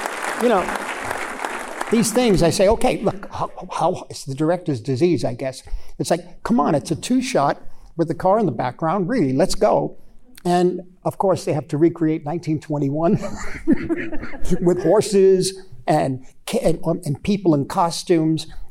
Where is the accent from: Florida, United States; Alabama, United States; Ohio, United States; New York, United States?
New York, United States; I depended on him greatly because, you know, I'm a New Yorker.